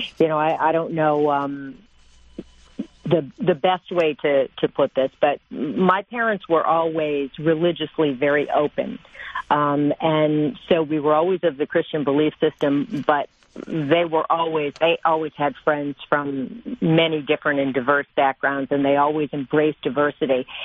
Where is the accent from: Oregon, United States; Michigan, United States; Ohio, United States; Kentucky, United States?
Michigan, United States; Allen Park; Well, I grew up in Allen Park. I lived there my whole life till I was about 18 years old.